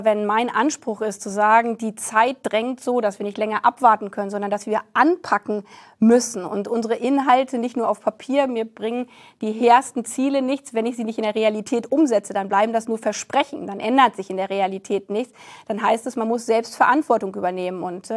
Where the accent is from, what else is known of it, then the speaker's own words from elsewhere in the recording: Lower Saxony, Germany; ich komme aus der Region Hannover